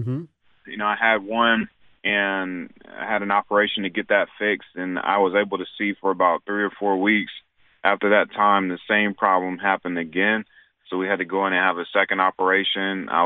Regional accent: Raleigh, North Carolina, United States; I grew up in Raleigh, North Carolina, and I remember coming home from school.

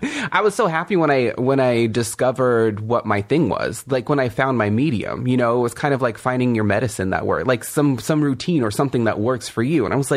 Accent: California, United States; And I'm from the Kumeyaay Nation in Southern California, and one of the cornerstones of our traditional music are these things called the bird songs, and they are epic song cycles.

